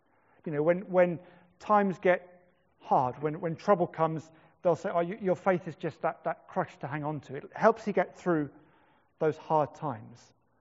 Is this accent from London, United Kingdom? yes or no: no; Wales, United Kingdom; as a Welshman